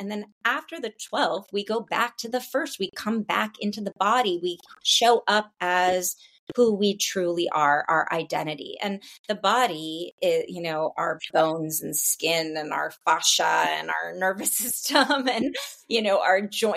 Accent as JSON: {"language": "English", "town": "Los Angeles", "region": "California", "country": "United States", "tie": "born or raised there", "said": "when I was growing up in Los Angeles, every night on the news, there was an air quality monitor conversation"}